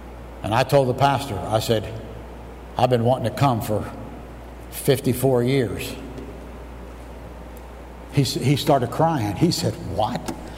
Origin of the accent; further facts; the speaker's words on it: United States; dude, I'm from America, and I was in Zimbabwe